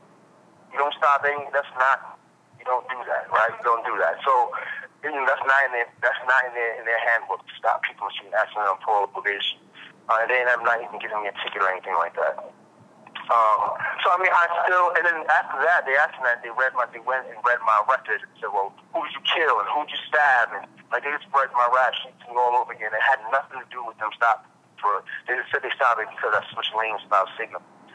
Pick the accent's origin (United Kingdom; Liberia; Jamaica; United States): United States; Brooklyn, New York; I'm from Crown Heights. Originally, was from Ocean Avenue.